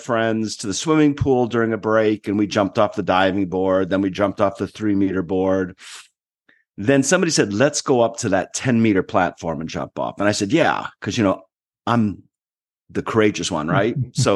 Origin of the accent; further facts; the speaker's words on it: Detroit, Michigan, United States; I grew up in Detroit. I grew up in a big transition time. There was a lot of violence.